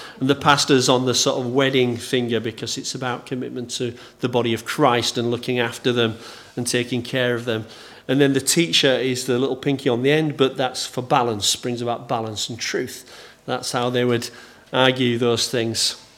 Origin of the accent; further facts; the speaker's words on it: Bradford, Yorkshire and the Humber, United Kingdom; Normally, if I say I'm from Bradford, if people know anything about Bradford